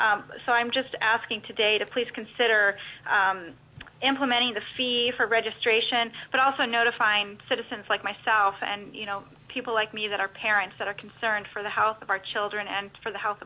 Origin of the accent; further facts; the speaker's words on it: Chickaloon Village, Alaska, United States; I'm an Athabascan from Chickaloon Village and Sukhbiat from the village of Port Graham. I'm also from Chickaloon on my father's side.